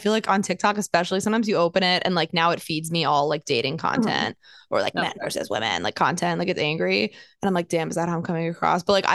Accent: New Jersey, United States; also born or lived in Boston; So like I'm from Jersey. I grew up like 20 minutes outside the city, and then I was living in Boston

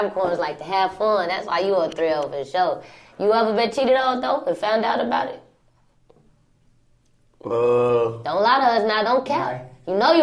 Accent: Chicago, Illinois, United States; You know I'm from Chicago, I fuck

